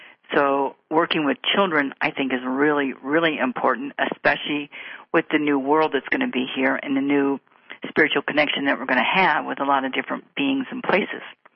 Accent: Chicago, Illinois, United States; now in New Mexico, United States; I was from Chicago, and I moved to New Mexico. And I moved down here with the sole purpose of finding land, finding funding, building a school, opening it, and running it.

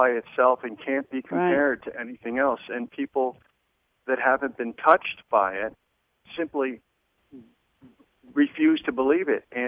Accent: Connecticut, United States; moved away; I was born in Connecticut, and I grew up on the East Coast.

